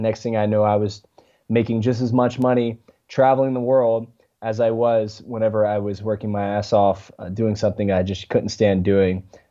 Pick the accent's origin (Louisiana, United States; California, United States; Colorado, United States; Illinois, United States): Louisiana, United States; born there; In the beginning, I was born, birthed in a small town in Louisiana